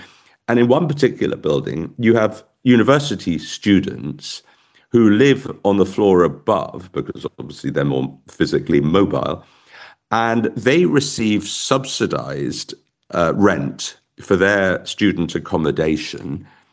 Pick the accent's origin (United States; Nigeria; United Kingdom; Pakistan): United Kingdom; It was a period that I felt deeply humiliated to be a Brit, and now I'm partly a Brit and a German.